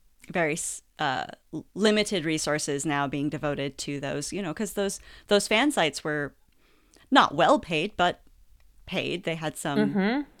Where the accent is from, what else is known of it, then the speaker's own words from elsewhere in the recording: Pennsylvania, United States; And I'm from Pennsylvania, so I'm a Pittsburgh mm-hmm. Penguins fan